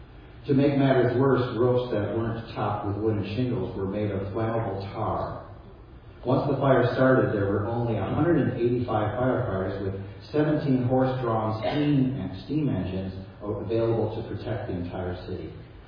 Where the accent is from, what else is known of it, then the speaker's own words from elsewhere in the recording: Chicago, Illinois, United States; As a young man growing up in Chicago, we had a lot of Chicago pride.